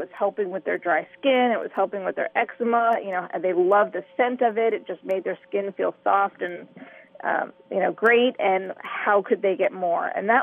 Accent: New Jersey, United States; now in Indiana, United States; I grew up in New Jersey. My husband grew up in New Hampshire.

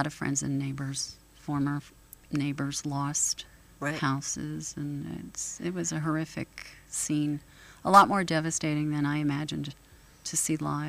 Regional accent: New Jersey, United States; I'm originally from the Jersey Shore.

